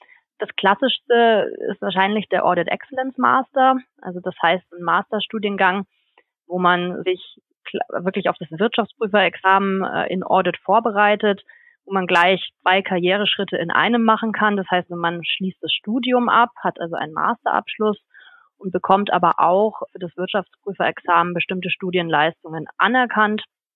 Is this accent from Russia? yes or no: no; Munich, Bavaria, Germany; habe dann aber von Mannheim in meine Heimatstadt München gewechselt.